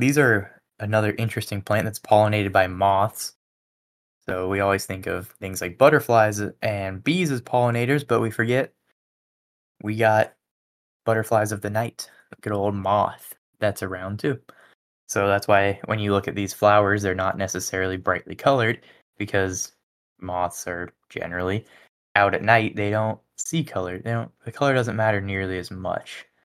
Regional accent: Arizona, United States; And this time we're coming to my hometown. We're doing Arizona, if you couldn't tell by the thumbnail and title.

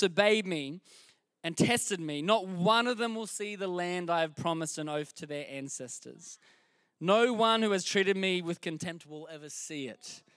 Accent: Sunshine Coast, Queensland, Australia; originally we're from the Sunshine Coast in Queensland.

